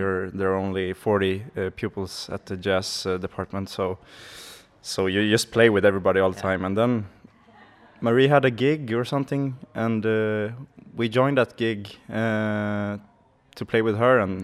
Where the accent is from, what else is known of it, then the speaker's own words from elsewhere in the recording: Gothenburg, Västra Götaland, Sweden; Yes, I'm from Gothenburg. Okay. So yeah, the West Coast